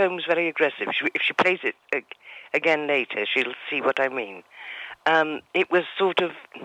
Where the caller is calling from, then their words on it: Valencian Community, Spain; Costa-Blanca.